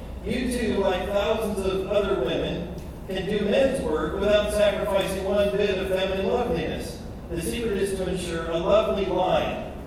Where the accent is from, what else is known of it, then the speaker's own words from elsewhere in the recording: Pacific Northwest, United States; And I'm from the Pacific Northwest.